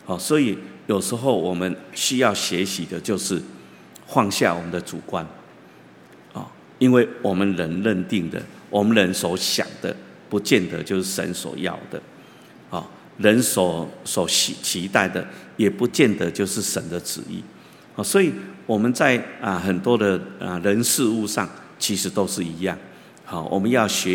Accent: Taiwan; 然后我们台湾话说足犟仔

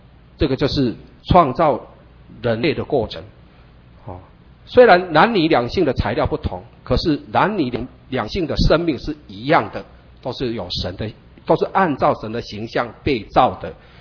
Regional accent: Taiwan; 我们台湾绝对不能再讲，我们台湾人口是2300万，不能再这样讲了。

